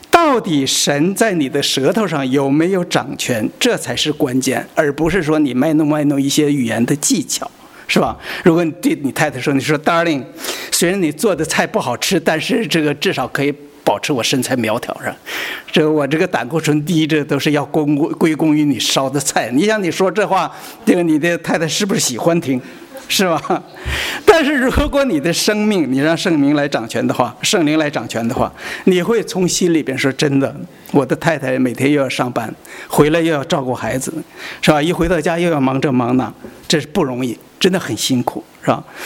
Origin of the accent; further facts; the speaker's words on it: China; 我们中国人在形容一个人乱说话或者说瞎话的时候啊